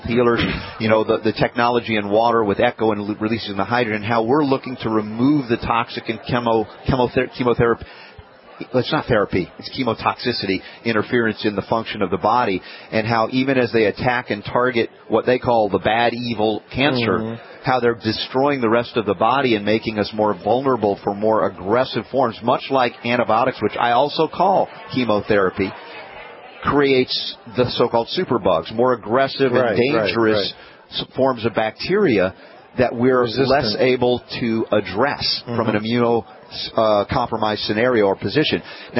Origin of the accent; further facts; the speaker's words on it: Florida, United States; We're from Florida most of the time.